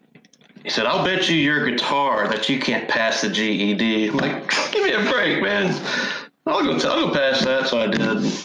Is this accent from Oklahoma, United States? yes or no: yes; Norman, Oklahoma, United States; It was Cleveland County was the area I grew up in. Noble and Norman.